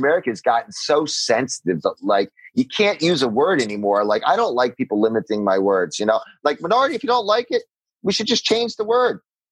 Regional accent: United States; now in Sapporo, Japan

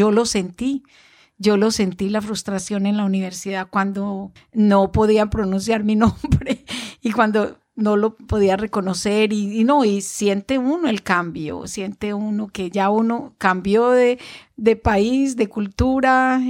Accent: Medellín, Antioquia, Colombia; eso es una parte muy linda de mi tierra, que la vivimos todos los años y por muchísimos años. En Medellín también es un lugar de que, como hablábamos, acoge personas de muchas partes del mundo.

